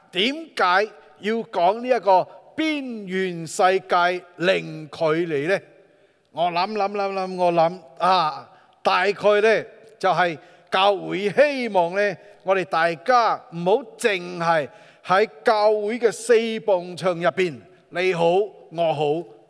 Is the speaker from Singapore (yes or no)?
yes; Singapore; Cantonese is a second language; 咁我不是香港人来的，我是新加坡人， … 。咁我尽力用广东话讲下。